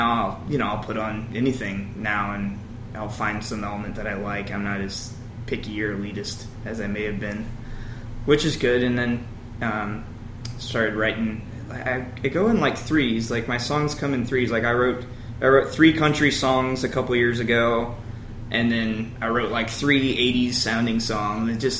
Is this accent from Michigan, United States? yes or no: no; Missouri, United States; yeah, I grew up in St. Louis County and moved to the city about 2 years ago.